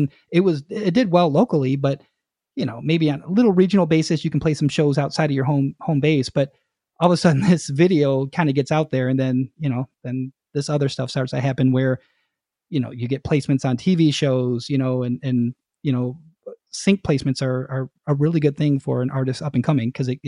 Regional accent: Detroit, Michigan, United States; and then around here, I'm from Detroit, and, you know, just around the city, things kind of started to happen.

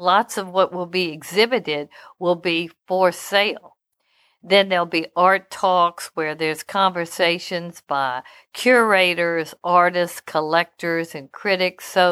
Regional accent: Louisiana, United States; and you know, I'm from Louisiana, so we have a lot of sayings

